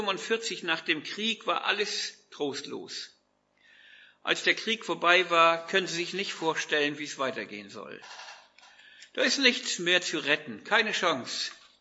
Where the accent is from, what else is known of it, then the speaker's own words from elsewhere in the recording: Flintbek, Schleswig-Holstein, Germany; lade ich euch in die Kirche in meinem Heimatdorf ein. Gäste und Spaziergänger besichtigten und besuchten sie in Flintbek bei Kiel.